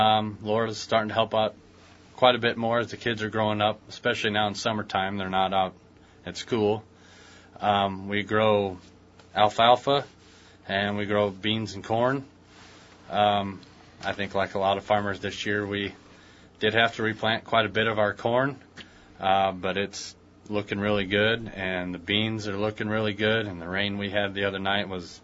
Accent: Illinois, United States; I grew up in Iroquois County, which is northeast of here, kind of south of Chicago. I grew up on a dairy farm.

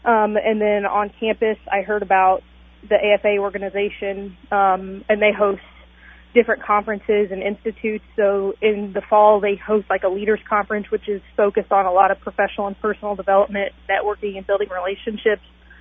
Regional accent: Morrisonville, United States; Yeah, so I grew up in Morrisonville, in town, went to Morrisonville High School, graduated from there in 2015.

